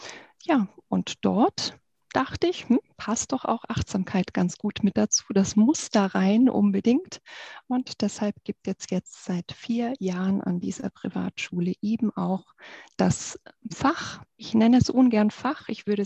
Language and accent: German; Baden-Württemberg, Germany; now in Munich, Germany; Ich bin ursprünglich auf dem Land aufgewachsen, in Baden-Württemberg, und war so ein bisschen überrascht, wie klein die Häuser in München sind.